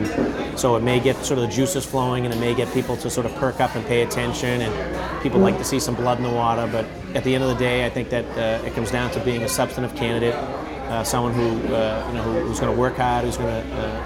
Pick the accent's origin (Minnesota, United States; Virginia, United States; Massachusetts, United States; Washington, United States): Massachusetts, United States; Boston; I was born in public housing. I was born in the Old Harbor Projects and grew up on 3rd Street. Nothing like being a city kid.